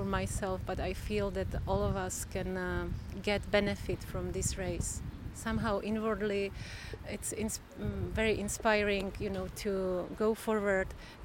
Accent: Czechia; And I'm actually from Czech Republic and I'm really proud of our country

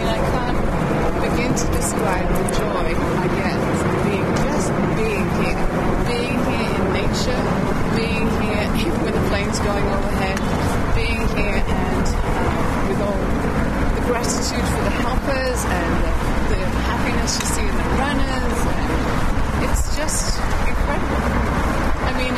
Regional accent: England, United Kingdom; One, I'm English, so I like rain.

